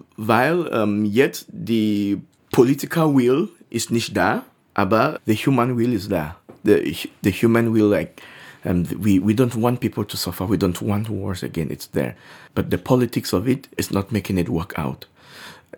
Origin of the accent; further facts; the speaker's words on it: Anglophone Cameroon, Cameroon; German is a second language; Ich komme aus Kamerun. Weil kann du nicht so gute Französisch sprechen? Nein, ich komme von der English Teil in Kamerun.